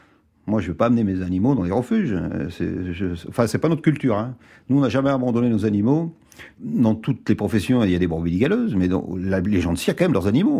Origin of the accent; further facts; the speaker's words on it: France; on n'est pas des nomades, on n'est pas des Roms, on est des Français avec domiciliés, avec des bases, et on suit un itinéraire.